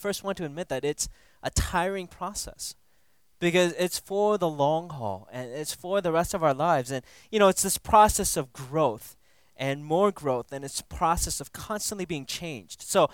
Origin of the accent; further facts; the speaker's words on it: Minnesota, United States; now in Texas, United States; I grew up in Minnesota and, you know, I used to like ski like every weekend.